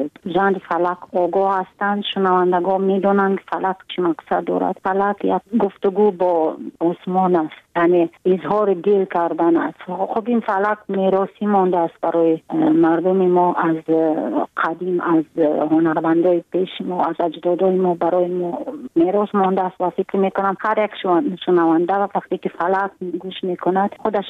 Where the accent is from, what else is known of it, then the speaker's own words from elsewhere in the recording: Tajikistan; ما تاجیکستانی هستیم، در تاجیکستان زندگی میکنیم